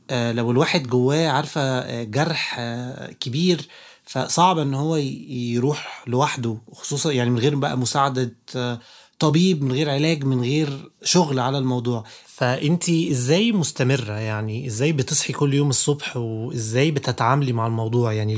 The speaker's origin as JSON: {"language": "Arabic", "country": "Egypt", "said": "عندنا في مصر مثلا"}